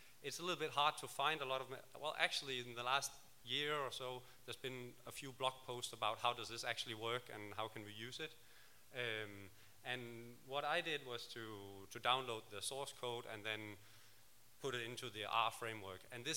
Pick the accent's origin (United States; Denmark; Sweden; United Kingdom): Denmark; Aalborg, North Denmark Region; English is a second language; I'm from Aalborg in Denmark